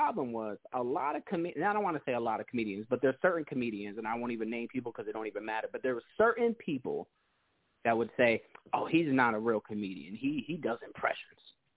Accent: West Haven, Connecticut, United States; I grew up in West Haven, graduated in West Haven, like in high school, and then I lived in New Haven for like 10 years after that.

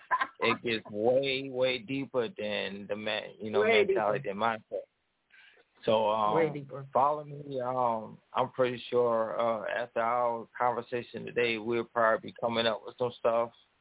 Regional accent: Columbus, Georgia, United States; I'm from Columbus, Georgia. I moved here recently from Huntsville

